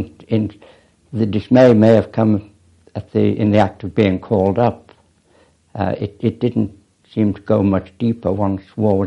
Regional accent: Liverpool, North West England, United Kingdom; I was born in Liverpool.

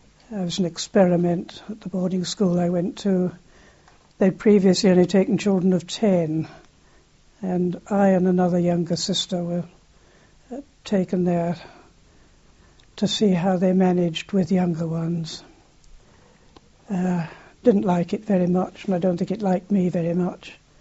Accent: Aylsham, East of England, United Kingdom; born there; Well, I was born in Aylsham, just.

